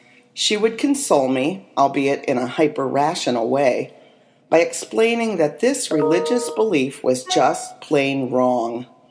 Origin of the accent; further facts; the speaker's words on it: West Virginia, United States; In my Unitarian household, as I was growing up in West Virginia, the word prayer was not uttered